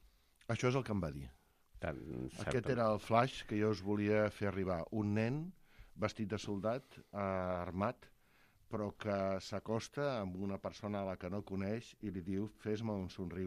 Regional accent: Barcelona, Catalonia, Spain; jo que sóc de Barcelona

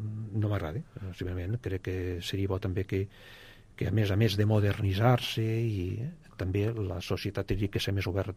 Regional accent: Barcelona, Catalonia, Spain; I a més, explico que sóc de Barcelona

